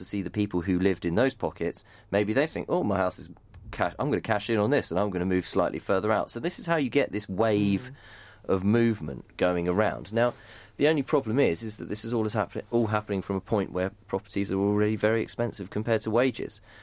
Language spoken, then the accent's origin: English; Harpenden, East of England, United Kingdom; Now, I know this area because I grew up in Harpenden.